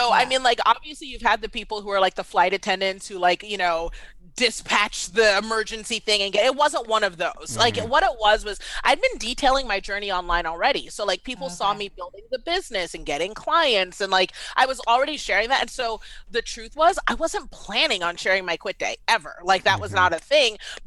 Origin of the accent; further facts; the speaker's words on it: Washington, District of Columbia, United States; now in Atlanta, United States; So like, I was born and raised in D.C.